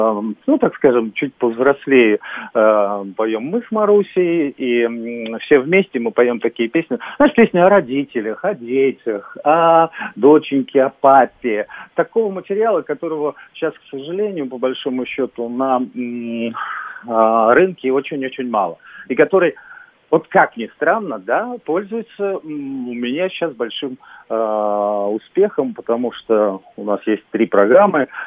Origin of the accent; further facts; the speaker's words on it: Moscow, Russia; Я москвич.